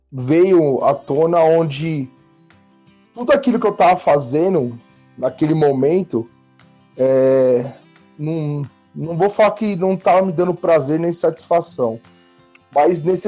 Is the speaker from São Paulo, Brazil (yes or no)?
yes; São Paulo, Brazil; Eu sou aqui de São Paulo, né?